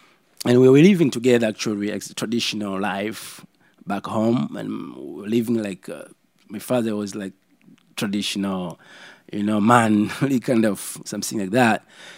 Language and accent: English; Bagamoyo, Pwani, Tanzania; And growing up in Bagamoyo, and with the family playing music